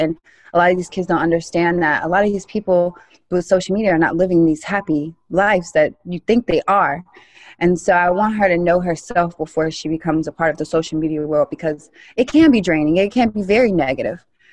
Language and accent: English; Vero Beach, Florida, United States; And I told myself that I'm from Vero Beach, Florida. It's a great community, everybody, but it's a community that everybody, they're raised up together, they marry together, and the cycle repeats.